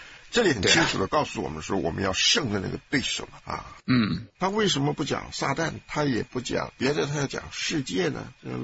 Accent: Taiwan; 这是我们小时候在台湾受的教育最重要的事情

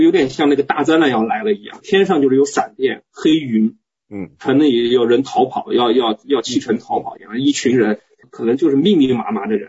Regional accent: China; moved away as an adult; also born or lived in Shanghai; now in Canada; 从我们的老家内地到了上海，从上海到了加拿大，

